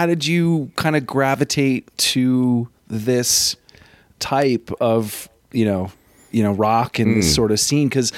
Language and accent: English; Burlington, Vermont, United States; I'm from Vermont.